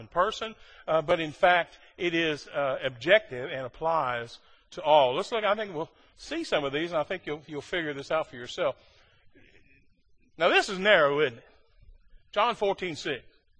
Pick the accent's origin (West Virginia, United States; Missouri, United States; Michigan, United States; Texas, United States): West Virginia, United States; You call me hillbilly because I'm from West Virginia